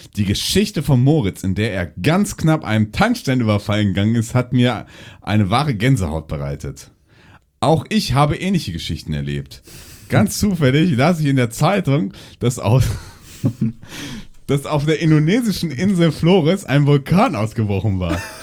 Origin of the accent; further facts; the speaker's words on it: Hamburg, Germany; born there; auch ein gebürtiger Hamburger.